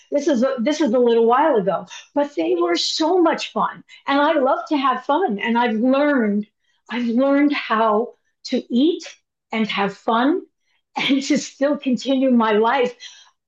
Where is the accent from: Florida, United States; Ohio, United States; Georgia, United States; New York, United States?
New York, United States; Long Island; I grew up in Long Island